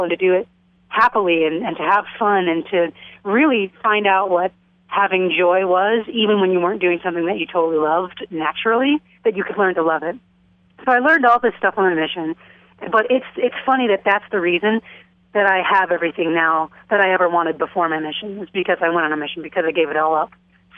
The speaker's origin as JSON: {"language": "English", "town": "Chicago", "region": "Illinois", "country": "United States", "said": "You're awesome as a bassist, and I love this bass, and I'm from Chicago, and blah, blah, blah."}